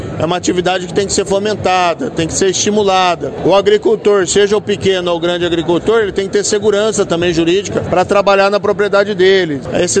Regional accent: Maringá, Paraná, Brazil; eu sou do interior do Paraná, eu sou de Maringá. Então eu conheço muito bem tanto a capital como a região do interior

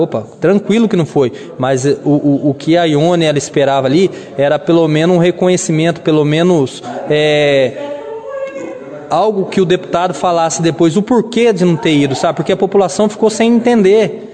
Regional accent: Bandeirantes, Paraná, Brazil; mas eu nasci e cresci no meu Bandeirantes.

